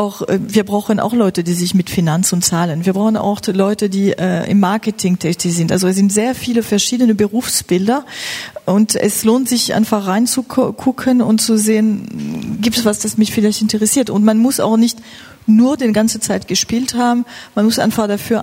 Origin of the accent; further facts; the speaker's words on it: France; German is a second language; moved away as an adult; now in Germany; Ich komme aus Frankreich und war seit 2 Jahren in Deutschland